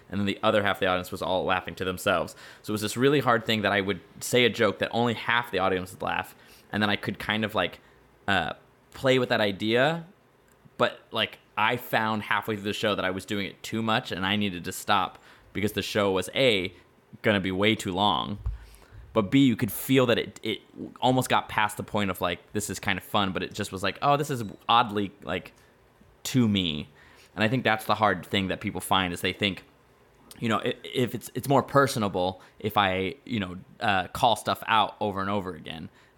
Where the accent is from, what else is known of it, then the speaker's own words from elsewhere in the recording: California, United States; California.